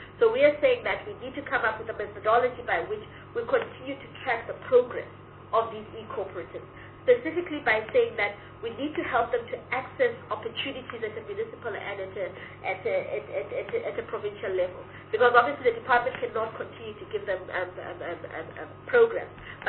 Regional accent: Limpopo, South Africa; That is exactly where we are from. We're from Haskukuni.

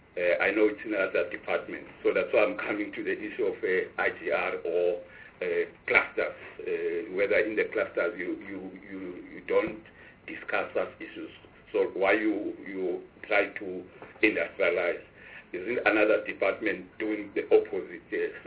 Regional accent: Eastern Cape, South Africa; as is indicating that I'm from the Eastern Cape.

